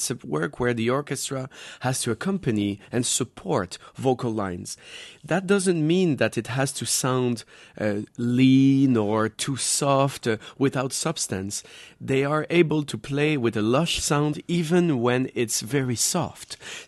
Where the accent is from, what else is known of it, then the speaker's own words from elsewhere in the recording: Canada; all the orchestras in my home country, Canada